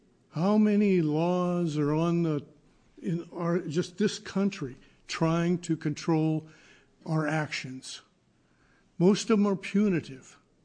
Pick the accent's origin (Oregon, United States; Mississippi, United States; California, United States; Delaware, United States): Oregon, United States; Dallas; I'm from Dallas, Oregon.